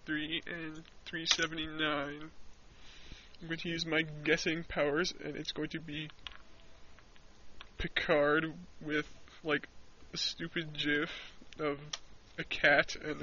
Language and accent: English; Canada; I'm Canadian, so I say Zed.